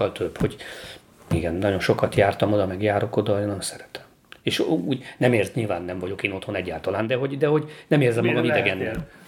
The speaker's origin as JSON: {"language": "Hungarian", "town": "Eger", "region": "Heves", "country": "Hungary", "said": "én nem vagyok erdélyi, persze, én meg egri vagyok"}